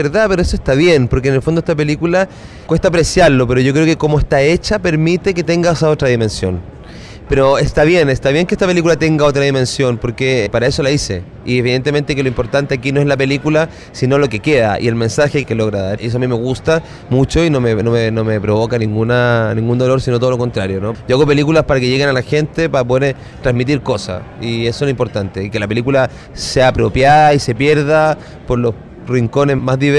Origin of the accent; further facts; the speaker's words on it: Chile; moved away; Yo soy muy orgulloso de ser chileno, me crié en Chile, tengo mi mundo creativo allá, tengo mis grandes amigos allá